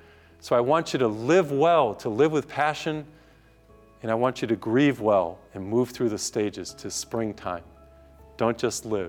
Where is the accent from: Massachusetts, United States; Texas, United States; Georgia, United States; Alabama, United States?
Massachusetts, United States; I grew up in Massachusetts, and in Massachusetts we would have harsh winters, very cold